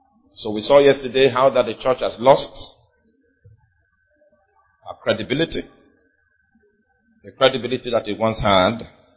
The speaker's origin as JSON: {"language": "English", "country": "Nigeria", "said": "I'm from Nigeria."}